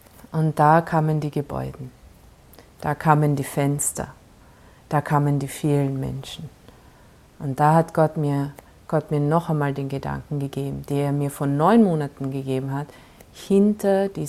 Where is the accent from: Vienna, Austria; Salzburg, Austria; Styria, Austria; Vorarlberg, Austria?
Vienna, Austria; born there; Ich habe Wien nur gesehen als mein Geburtsort.